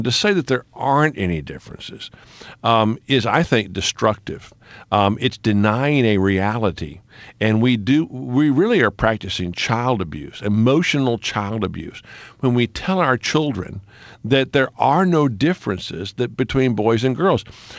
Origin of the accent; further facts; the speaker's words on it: Texas, United States; I grew up in Texas. You know, everybody's got a gun in Texas.